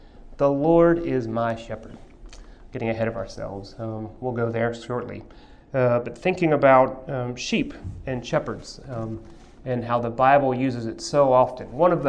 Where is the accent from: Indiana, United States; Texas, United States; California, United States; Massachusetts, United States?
Texas, United States; Disclaimer, I'm from Texas, so that's kind of fun. I love to say that. I grew up in a small town. A lot of my friends did have cattle.